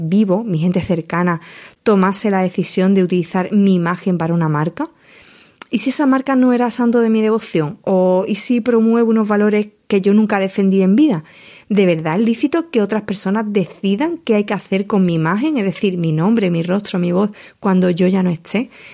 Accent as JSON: {"language": "Spanish", "town": "Huelva", "region": "Andalusia", "country": "Spain", "said": "Huelva, como era mi caso, de Almería o de Granada. Durante más de media vida he intentado neutralizar mi acento, ocultarlo"}